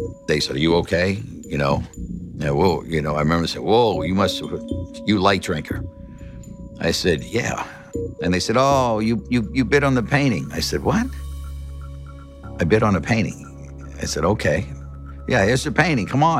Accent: Long Island, New York, United States; I grew up blue collar on Long Island and, you know, playing baseball.

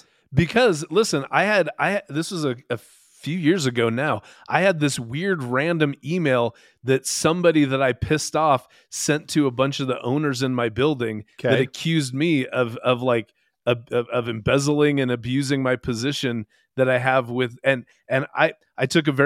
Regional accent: Seattle, Washington, United States; Berg moved to Seattle in 1989. That's my hometown.

